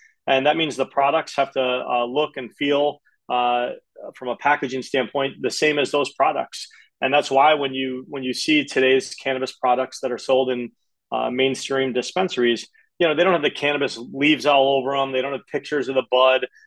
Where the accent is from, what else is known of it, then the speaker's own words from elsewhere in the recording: Illinois, United States; I was born in the South Suburbs, and from a young age would hop on that train from the South Suburbs and come downtown and just walk around.